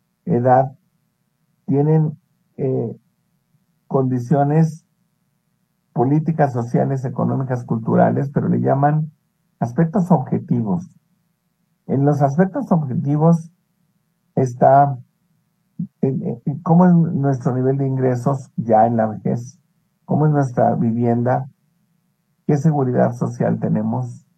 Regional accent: Mexico; como mexicano y como a un adulto que me voy encaminando hacia llegar a tener los 60 años

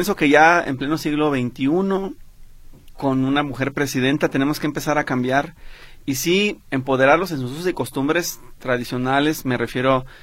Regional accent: Guadalajara, Jalisco, Mexico; que vengo de Guadalajara, que soy reportero

